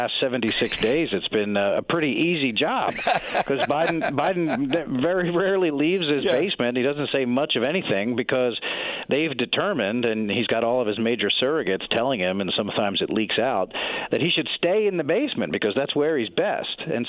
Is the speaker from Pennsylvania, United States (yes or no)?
yes; Ridley, Pennsylvania, United States; I mean, Delaware County is my home. I grew up in Ridley, and so I'm pretty familiar with the landscape over there